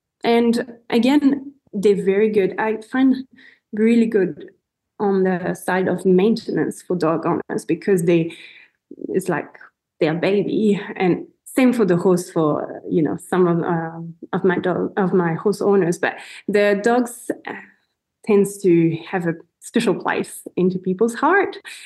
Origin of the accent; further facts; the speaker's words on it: France; English is a second language; again, I'm coming from France, so I'm comparing those two countries.